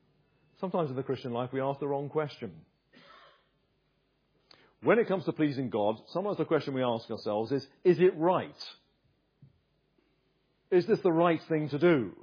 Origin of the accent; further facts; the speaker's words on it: Uxbridge, London, United Kingdom; Now, when I was a boy, growing up on Uxbridge Common in the 1960s, there was a well-known family.